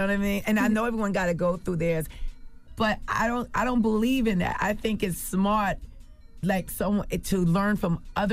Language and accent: English; Jamaica; Cause my father died at an early age, so I got raised by the street basically, and I'm West Indian, I'm Jamaican.